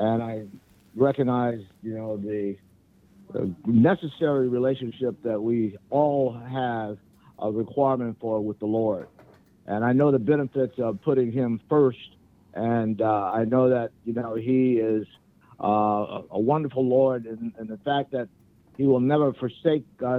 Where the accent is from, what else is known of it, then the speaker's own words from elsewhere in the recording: Little Rock, Arkansas, United States; now in Hilton Head Island, United States; No. I am from Little Rock, Arkansas, who a young guy who had no idea what investment banking was. I went to Solomon in 81, and now I'm living in Hilton Head Island, South Carolina.